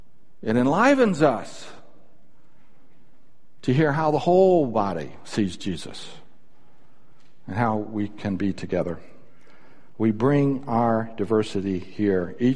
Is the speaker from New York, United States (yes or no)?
no; Birmingham, Alabama, United States; born there; I was born in the South. Okay? I was born in Birmingham, Alabama.